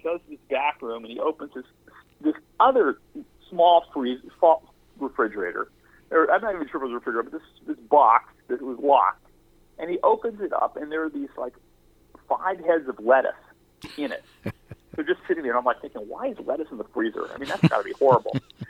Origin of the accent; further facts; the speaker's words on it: Beverly Hills, California, United States; having all this experience around me after having a relatively sheltered existence growing up in Beverly Hills, California